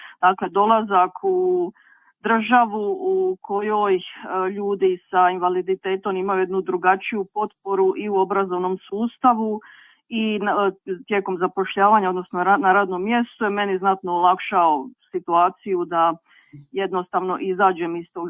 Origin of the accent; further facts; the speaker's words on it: Split, Split-Dalmatia County, Croatia; moved away as an adult; also born or lived in Zagreb; now in England, United Kingdom; Ja sam rođena i odrasla u Splitu, ali sam studirala na Sveučilištu u Zagrebu. Nakon toga sam i živjela u Zagrebu, da bi kasnije otišla u Englesku